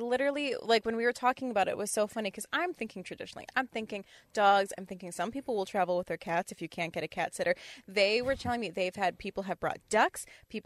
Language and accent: English; Wisconsin, United States; We're talking my hometown. We're giving it some love, but very specifically, the problem with Door County is that it seems small on a map